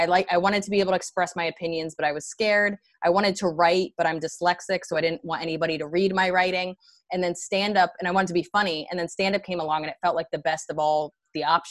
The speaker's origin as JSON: {"language": "English", "region": "New Jersey", "country": "United States", "tie": "born or raised there", "said": "I grew up in New Jersey."}